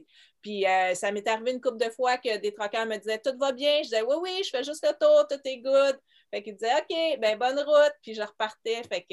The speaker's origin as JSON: {"language": "French", "town": "Montreal", "region": "Quebec", "country": "Canada", "said": "C'est sûr que je viens de Montréal, fait que je veux pas, l'anglais est quand même omniprésent"}